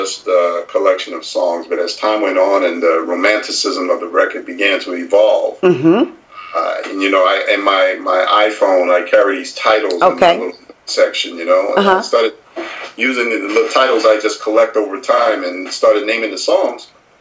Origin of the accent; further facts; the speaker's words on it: New York City, New York, United States; We even have a song in there called … which is an area I grew up in New York City, part of my life.